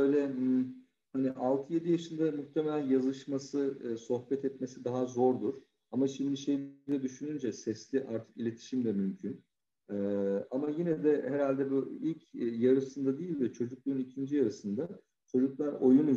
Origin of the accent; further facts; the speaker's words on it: Istanbul, Turkey; Hani İstanbul'da büyüdüm.